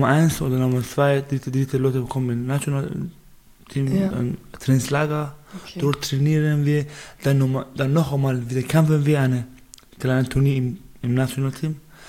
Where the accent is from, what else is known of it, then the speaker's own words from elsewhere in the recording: Sistan and Baluchestan, Iran; German is a second language; ich bin aus Baluchistan, Iran.